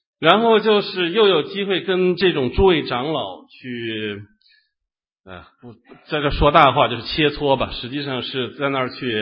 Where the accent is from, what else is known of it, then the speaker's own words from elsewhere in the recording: China; 跟我们从大陆来的这些弟兄姐妹都很相似